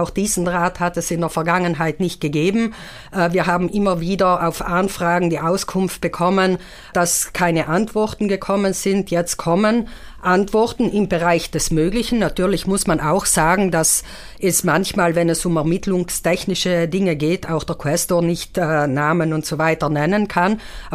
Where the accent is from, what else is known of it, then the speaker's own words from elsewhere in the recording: Trentino-Alto Adige, Italy; Und das ist ein langer Wunsch, den wir als Südtiroler schon lange Zeit hatten